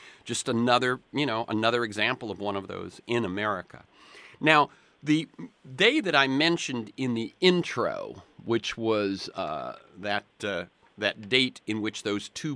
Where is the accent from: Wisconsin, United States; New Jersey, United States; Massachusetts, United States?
Massachusetts, United States; New Bedford; born there; Now, I was born in New Bedford.